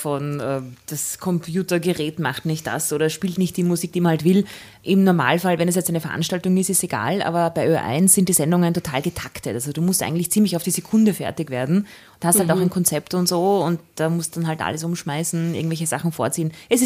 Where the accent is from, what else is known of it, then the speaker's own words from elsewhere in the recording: Neulengbach, Lower Austria, Austria; Und plötzlich bin ich die tolle Niederösterreicherin, die aus jedem Blunzen, wie man bei uns in Neulenkbach so schön sagt.